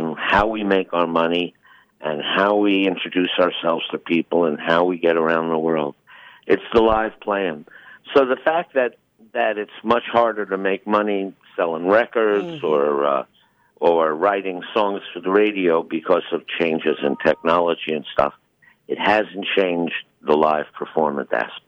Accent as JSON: {"language": "English", "region": "New York", "country": "United States", "said": "hey, I'm a musician from New York."}